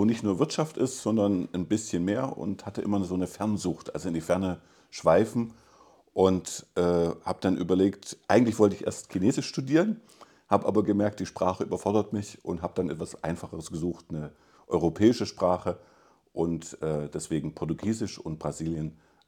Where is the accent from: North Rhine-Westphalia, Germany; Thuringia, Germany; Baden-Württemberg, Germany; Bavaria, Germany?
Thuringia, Germany; Weimar; Aber Weimar war immer so mein Fixpunkt im Leben, meine Heimat.